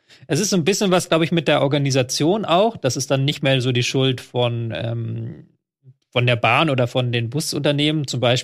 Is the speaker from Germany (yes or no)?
no; England, United Kingdom; German is a second language; als Engländer dann sich über irgendwelche Ruhrpottstädte aufzuregen